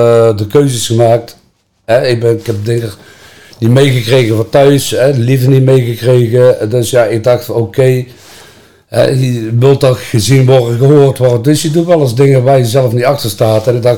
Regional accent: Tilburg, North Brabant, Netherlands; En ik ben opgegroeid in de volksbuurt in Tilburg-Zuid.

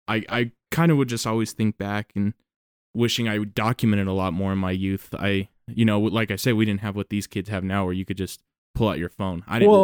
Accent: Gallup, New Mexico, United States; now in Albuquerque, United States; All 18 years

